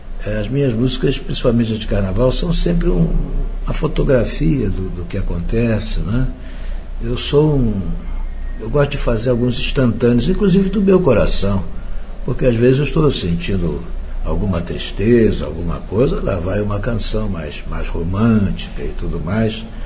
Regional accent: Rio de Janeiro, Brazil; Então eu vinha lá de Ipanema, aqui para Copacabana, que é a minha terra, gosto mais daqui.

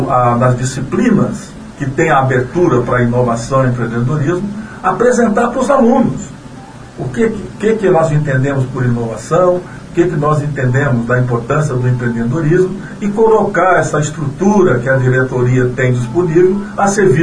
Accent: Afonso Cláudio, Espírito Santo, Brazil; Porque eu sou do distrito de Serra Pelada, no município de Afonso Cláudio.

